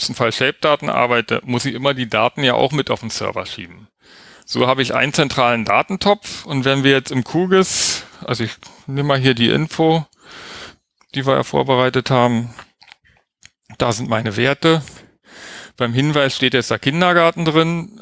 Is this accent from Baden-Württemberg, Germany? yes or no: yes; Baden-Württemberg, Germany; Also ich komme ja aus Baden-Württemberg, wir haben keinen Open Data oder so